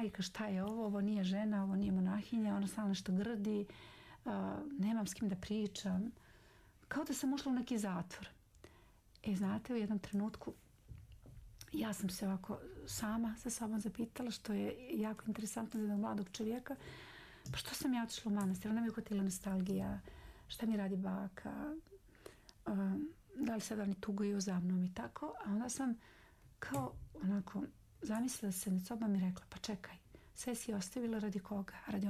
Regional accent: Montenegro; Ja sam kao Crnogorka, Srpkinje iz Crne Gore.

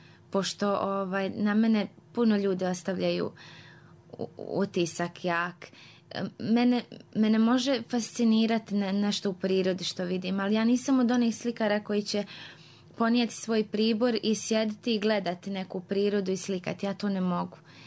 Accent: Vlašić, Federation of Bosnia and Herzegovina, Bosnia & Herzegovina; jer kod nas na Vlašiću nema ni signala za mobitel, nismo imali fiksne telefone

